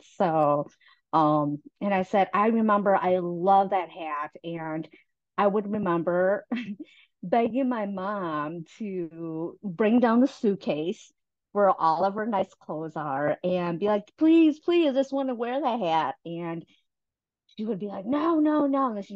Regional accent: La Crosse, Wisconsin, United States; I grew up in La Crosse, and there's 8 of us.

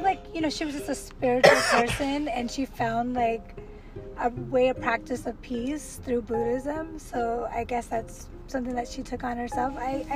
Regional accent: California, United States; also born or lived in Los Angeles; born and raised in the Bay Area, but I also lived in LA.

